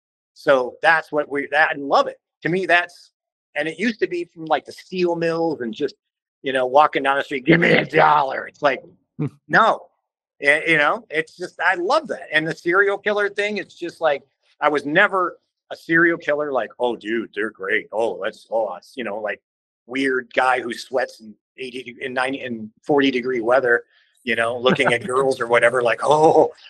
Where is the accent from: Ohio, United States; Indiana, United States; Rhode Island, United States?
Ohio, United States; So, and growing up in Ohio is a hotbed for those people.